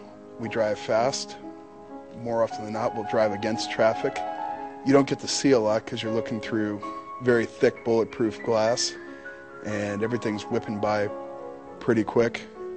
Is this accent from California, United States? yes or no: yes; Los Angeles, California, United States; I'm from Los Angeles, California. I just turned 30 years old.